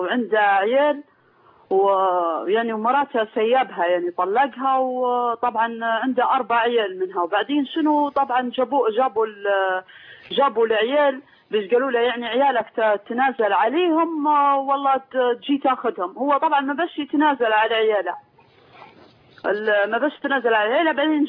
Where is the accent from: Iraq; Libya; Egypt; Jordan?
Libya; أنا طبعا من ليبيا، وليبيا ومتزوجة مصري.